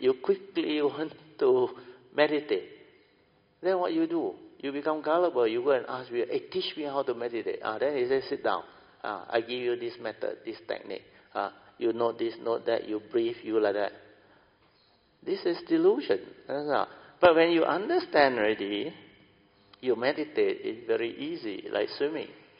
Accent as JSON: {"language": "English", "town": "Alor Setar", "region": "Kedah", "country": "Malaysia", "said": "We are from Alor style. We got this Kedah club, where the club member they can go in."}